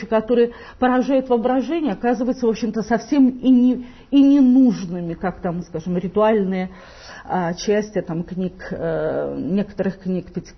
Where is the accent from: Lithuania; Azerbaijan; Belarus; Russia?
Belarus; Western Belarus; Я из Западной Белоруссии, поэтому мы до 1939 года не были в составе Советского Союза тогда.